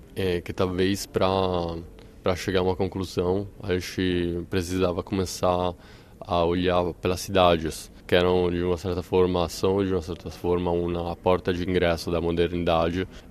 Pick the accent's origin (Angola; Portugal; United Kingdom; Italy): Italy; Portuguese is a second language; now in São Paulo, Brazil; Eu moro em São Paulo há 5 anos, sou italiano. Quando cheguei em 2014, era antes da Copa do Mundo